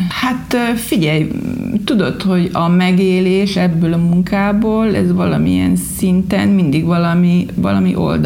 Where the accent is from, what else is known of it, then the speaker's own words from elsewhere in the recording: Solt, Bács-Kiskun, Hungary; born there; szülőfalunkban, Solton